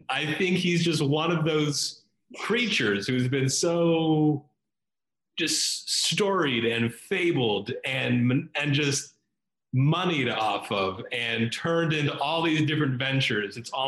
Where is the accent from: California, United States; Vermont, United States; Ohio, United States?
Ohio, United States; I grew up in Southwest Ohio. Out there, we know him as the Ohio Grassman.